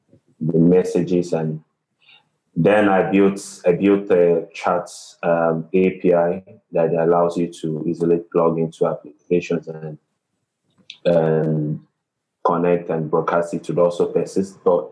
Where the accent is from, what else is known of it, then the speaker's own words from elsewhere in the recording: Nigeria; from Nigeria, software developer.